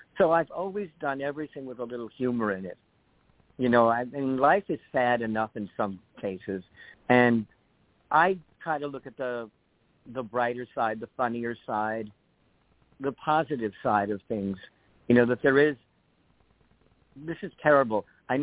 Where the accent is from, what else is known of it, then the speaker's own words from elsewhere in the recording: New York City, New York, United States; I'm a New Yorker. I'm blunt. I tell people exactly what I think.